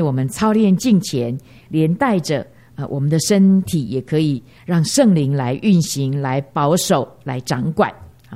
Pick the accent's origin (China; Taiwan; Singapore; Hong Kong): Taiwan; 你知道我们台湾人觉得很不可思议，我们都希望变白